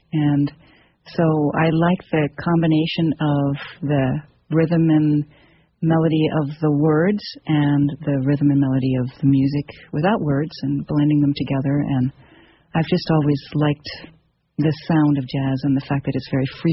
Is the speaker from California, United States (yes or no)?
yes; San Francisco, California, United States; now in Davis, United States; when I was growing up in San Francisco, mm-hmm. my mom and my stepfather and my stepsister, we used to take little trips up to this, you know, up to Tahoe